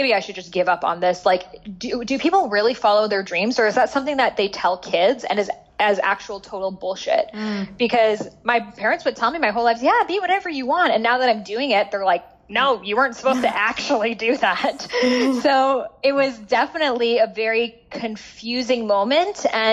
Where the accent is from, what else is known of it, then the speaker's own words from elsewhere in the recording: Boston, Massachusetts, United States; My dad is like MIT nerd. Like I grew up in Boston. Like no one was doing this kind of stuff.